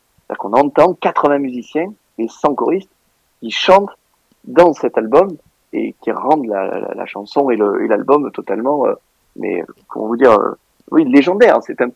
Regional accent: Beaumes-de-Venise, Provence-Alpes-Côte d'Azur, France; Je viens de Beaume de Venise, dans le Vaucluse.

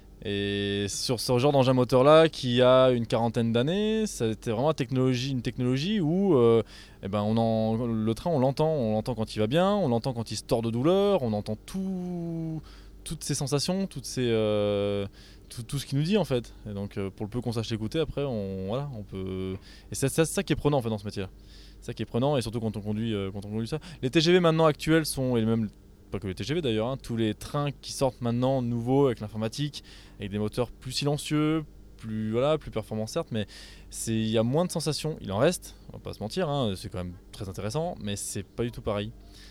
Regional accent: Auvergne-Rhône-Alpes, France; quand j'étais en Haute-Savoie, quand j'ai grandi en Haute-Savoie, entre Annecy et Paris.

